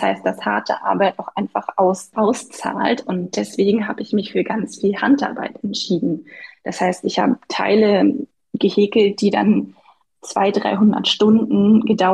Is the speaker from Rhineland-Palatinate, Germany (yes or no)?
no; Fulda, Hesse, Germany; wo ich ja herkomme, aus Fulda. Genau, und darum dreht sich tatsächlich auch meine ganze Kollektion um meine Heimat Osthessen.